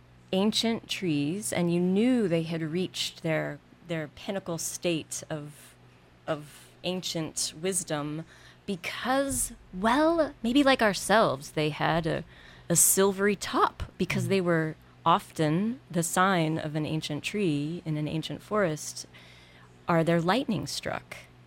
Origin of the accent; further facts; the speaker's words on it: Virginia, United States; moved away as an adult; also born or lived in Oregon; And quite an awakening coming out to the Northwest from Virginia. I'm originally from Virginia.